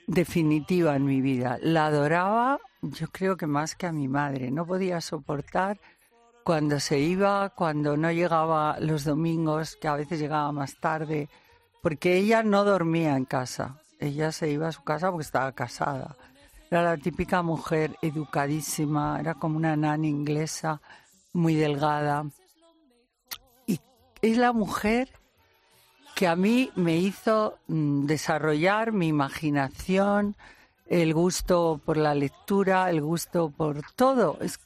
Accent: Logroño, La Rioja, Spain; also born or lived in León; yo nací en León, pero no viví en León. Nada más nacer, a mi padre le destinaron a Logroño, ciudad que adoro.

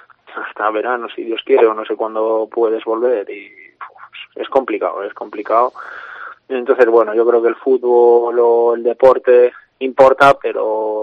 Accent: Castillo de Bayuela, Castilla-La Mancha, Spain; soy de Toledo, de Talavera de Reina, un pueblo de Castillo-Bayuela, al lado de Talavera de Reina

